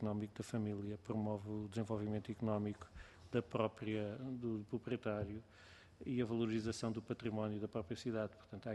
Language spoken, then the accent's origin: Portuguese; Algarve, Portugal; eu também sou do Algarve